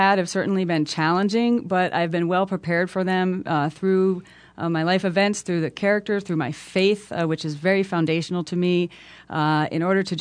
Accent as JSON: {"language": "English", "town": "Warwick", "region": "Rhode Island", "country": "United States", "tie": "born or raised there", "said": "I grew up in Warwick, Rhode Island. I'm the youngest of five children, and my father died suddenly when I was 12 years old."}